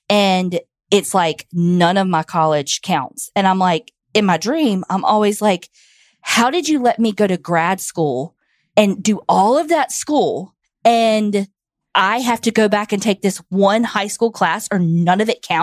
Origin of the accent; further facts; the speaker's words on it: Kauana, Hawaii, United States; now in Henderson, United States; Kauana, Hawaii is my hometown, but now my family and I are now living in Henderson, Nevada.